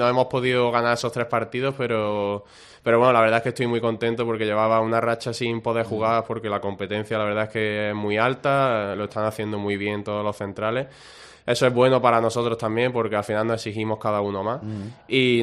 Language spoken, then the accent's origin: Spanish; Málaga, Andalusia, Spain; also born or lived in Córdoba; yo prácticamente me siento casi más malagueño que cordobés porque me he criado aquí desde pequeñito, sí, y sí. Nada, esta es mi casa.